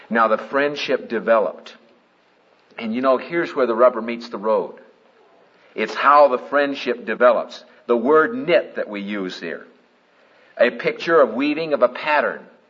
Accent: Des Moines, Iowa, United States; You know, a dear guy, that young guy that came, I grew up with in Des Moines, Iowa, was a friend of my sister Charlotte and me

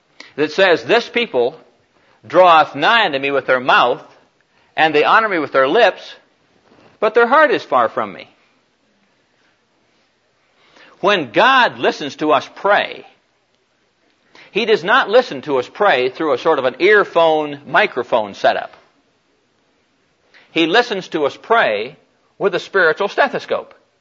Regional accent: Iowa, United States; Back in my hometown, back in Iowa, we had an old guy who was known as a town liar.

